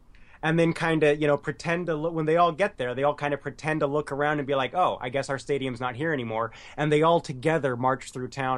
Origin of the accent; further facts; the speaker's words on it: Oregon, United States; so, I mean, I'm from Oregon originally, and we got, So we got the Trailblazers in Portland, and that's it.